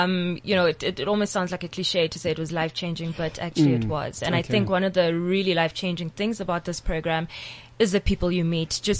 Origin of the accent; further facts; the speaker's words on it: Port Elizabeth, Eastern Cape, South Africa; I'm from Port Elizabeth. Stepping out of Port Elizabeth showed me a lot.